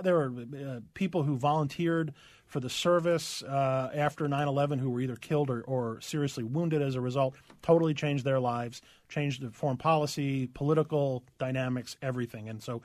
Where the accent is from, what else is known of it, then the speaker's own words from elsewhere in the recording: New York, United States; But also, I grew up in New York